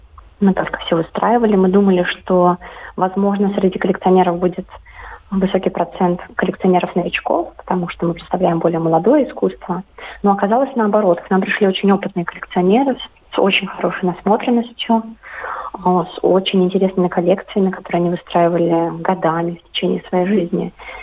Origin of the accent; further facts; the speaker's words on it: Russia; now in Sydney, Australia; 10 лет назад я уехала из России, пожила немножко в Европе, в Азии, и переехала в Сидней в феврале 2021 года.